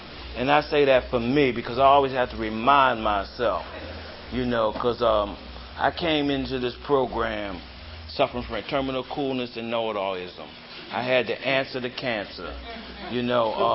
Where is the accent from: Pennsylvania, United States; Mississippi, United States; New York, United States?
Pennsylvania, United States; Philadelphia; now in Maryland, United States; and I'm from Philadelphia, but I live in Maryland.